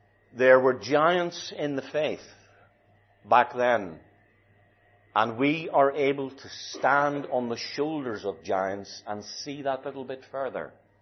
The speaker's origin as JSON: {"language": "English", "region": "Northern Ireland", "country": "United Kingdom", "said": "I was amazed coming from Northern Ireland about some of the things that I had a dislike of."}